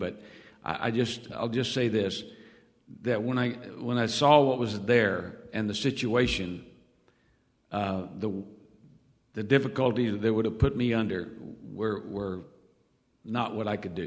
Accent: Guthrie, Oklahoma, United States; also born or lived in Wichita, Kansas; You know, I grew up in Guthrie, Oklahoma, and I'd gone coaching at Oklahoma University, and so I thought that was it.

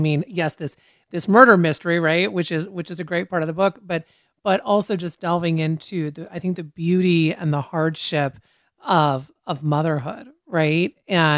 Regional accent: Chehalis, Washington, United States; Yeah, I grew up in Chehalis, Washington

